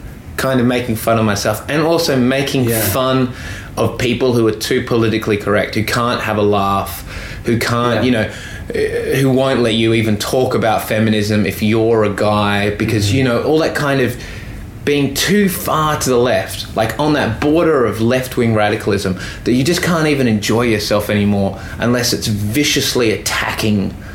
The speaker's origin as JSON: {"language": "English", "country": "Australia", "accent": "Australian", "said": "if I'm properly Australian, I've got a flat accent, but they still know I'm an Australian."}